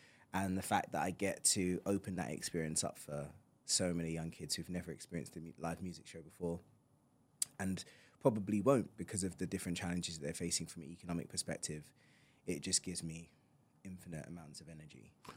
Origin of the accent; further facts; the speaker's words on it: Woolwich, London, United Kingdom; Growing up in Southeast London was cool.